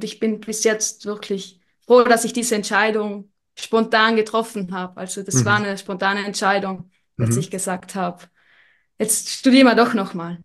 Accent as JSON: {"language": "German", "region": "Trentino-Alto Adige", "country": "Italy", "said": "Das ist vielleicht auch ein bisschen der Nachteil, wenn man als Südtiroler in Innsbruck studiert, weil man dann doch die Haustür ganz schnell wieder erreichen kann."}